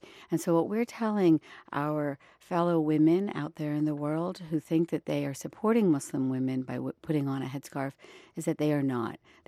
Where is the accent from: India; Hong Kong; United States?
India; born there; I was born in India into a very conservative Muslim family.